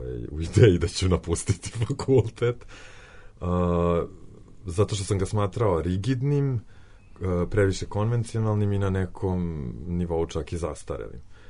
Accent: Loznica, Šumadija and Western Serbia, Serbia; odrastao sam u Loznici, tamo sam se bavio amaterskim pozorištem

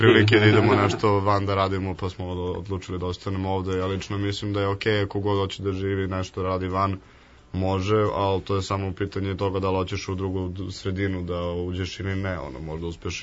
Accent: Belgrade, Serbia; Ja sam obovao poreklom odavde iz BG-a.

